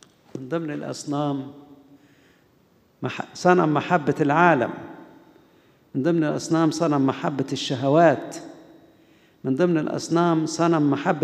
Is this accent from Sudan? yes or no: no; Egypt; عندنا في مصر